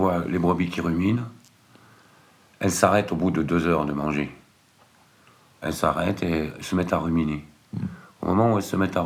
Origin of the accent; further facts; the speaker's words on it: Normandy, France; born there; quand j'étais petit, je suis né en Normandie